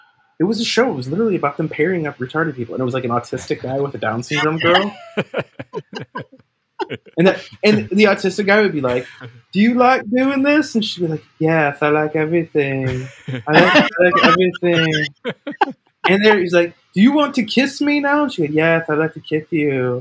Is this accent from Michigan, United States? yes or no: yes; Michigan, United States; Everybody in Michigan. I'm from Michigan. Everybody in Michigan. All of my family are like fat and stupid and like happy to be that way.